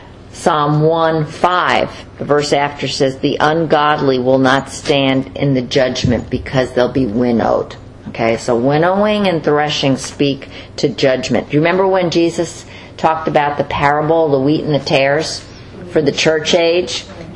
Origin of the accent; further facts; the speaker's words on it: New York City, New York, United States; I'm from New York City. You know, a tree grows in Brooklyn, you know.